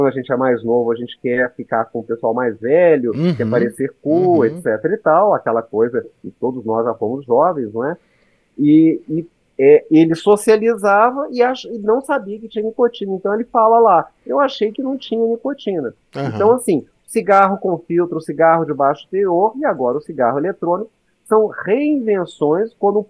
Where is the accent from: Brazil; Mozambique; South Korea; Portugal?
Brazil; Minas Gerais; eu sou mineiro, afinal de contas